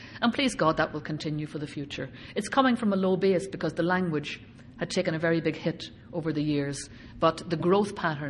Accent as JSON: {"language": "English", "town": "Belfast", "region": "Northern Ireland", "country": "United Kingdom", "tie": "born or raised there", "said": "I certainly didn't think when I lived in Belfast, I grew up in Belfast"}